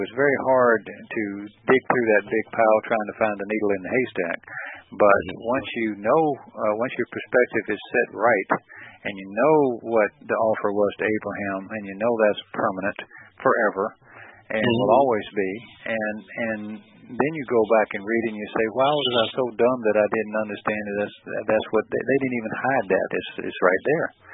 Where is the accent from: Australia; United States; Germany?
Australia; because I grew up in Australia, so I studied.